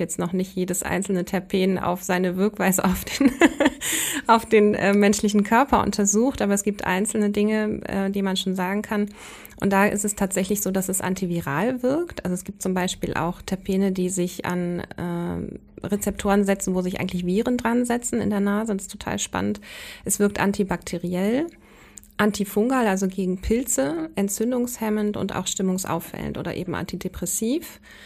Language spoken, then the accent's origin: German; Schleswig-Holstein, Germany; ich komme ja aus der Region Sachsenwald im Südosten von Hamburg